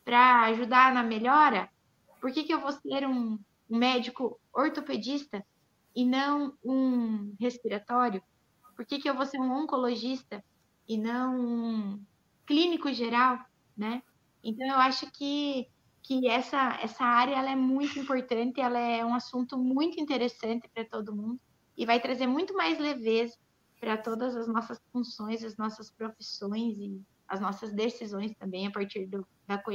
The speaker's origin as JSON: {"language": "Portuguese", "town": "Pato Branco", "region": "Paraná", "country": "Brazil", "said": "Então, eu sou de Pato Branco"}